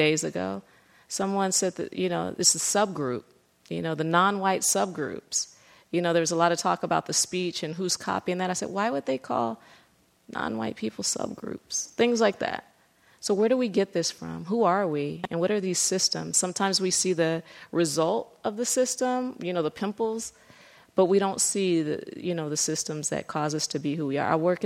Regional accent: United States; Because I never, even though I am American and I know

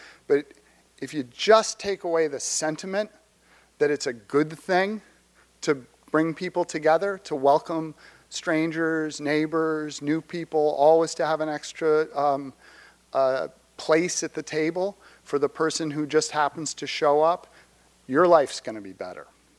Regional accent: Brooklyn, New York, United States; And I grew up with him in Brooklyn Heights.

